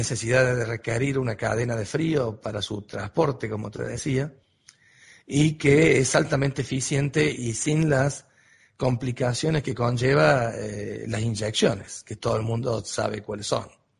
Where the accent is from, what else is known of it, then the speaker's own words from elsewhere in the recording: Argentina; como nosotros, como Argentina, lo podríamos usar, aunque sea para nosotros